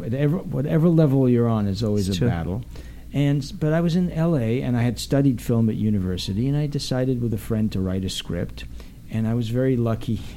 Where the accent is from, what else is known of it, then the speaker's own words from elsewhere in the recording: Bondi Junction, New South Wales, Australia; a very catchy pop song called … about a place I grew up in Australia.